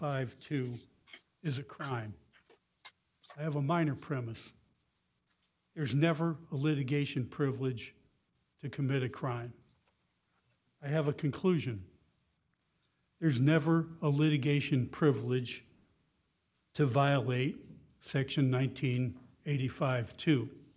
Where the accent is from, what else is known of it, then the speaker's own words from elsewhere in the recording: Tallahassee, Florida, United States; May it please the court … from Tallahassee, Florida.